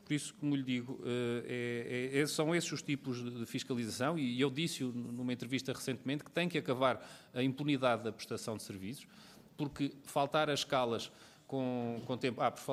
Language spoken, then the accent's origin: Portuguese; Chaves, Norte, Portugal; Hoje em dia, na minha terra, em Chaves